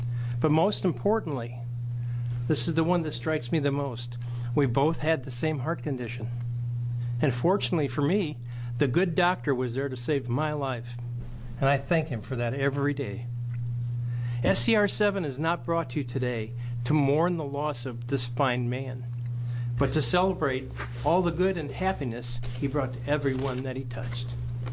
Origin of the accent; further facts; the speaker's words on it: Illinois, United States; born there; he was born in Washington, I was born in Illinois